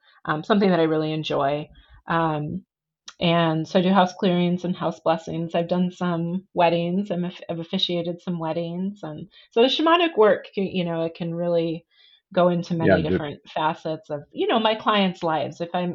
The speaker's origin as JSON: {"language": "English", "region": "Midwest", "country": "United States", "tie": "born or raised there", "moved": "yes", "lives_now": "Oregon, United States", "said": "I grew up in the Midwest. So coming here was just, you know, it was just so beautiful"}